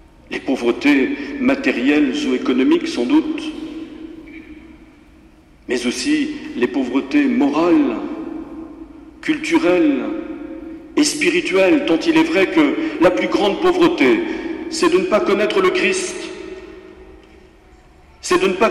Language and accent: French; Benin; born there; moi-même je suis né au Bénin, et cela fait un petit lien de complicité entre nous